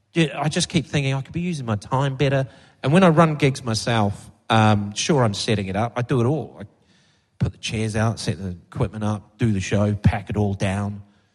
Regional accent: New Zealand; Growing up in New Zealand, hole in the ozone layer straight over us, slip, slop, slap, that was the motto when we were growing up.

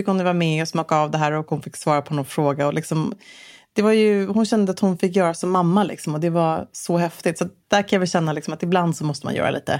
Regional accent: Gävle, Gävleborg County, Sweden; Jag kommer till till Stockholm från Gävle där jag var uppvuxen

